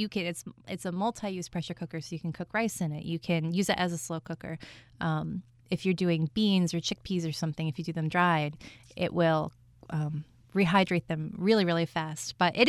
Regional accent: New York, United States; I grew up out near the Finger Lakes where they put Riesling in your baby bottle.

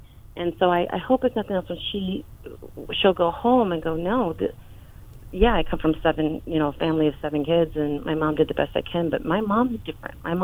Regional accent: Dakota, United States; we lump in and we say we're from Dakota, you know, plain-speaking people. We're from Dakota.

